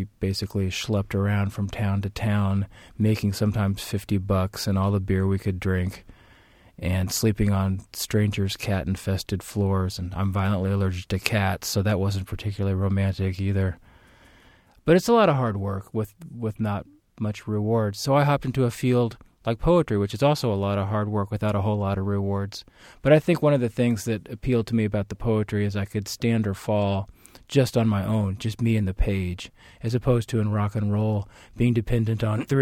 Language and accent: English; Evansville, Indiana, United States; moved away as an adult; I grew up around Evansville, Indiana, which, as we know, is kind of in the toe jam of the boot that we know of as being Indiana. And I left there to go to college in 1984